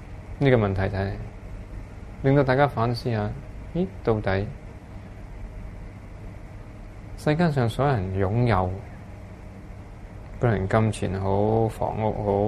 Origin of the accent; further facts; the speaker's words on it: China; 咁当然我哋中国人咧，就啲钱咧就揽住到死嗰阵时候咧